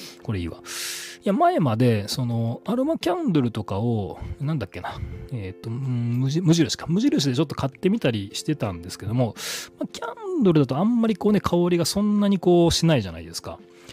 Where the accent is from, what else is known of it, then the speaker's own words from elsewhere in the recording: Hiroshima, Japan; 自分は広島なんですけども、まあ、家の近くに、蔦屋書店がありまして、